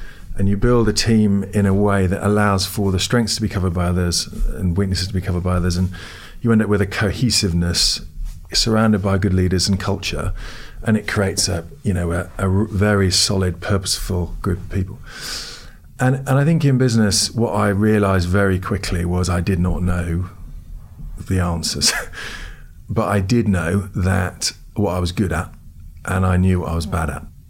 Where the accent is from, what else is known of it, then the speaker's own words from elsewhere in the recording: United States; and I grew up in America, so I always wanted to go back and run a business there.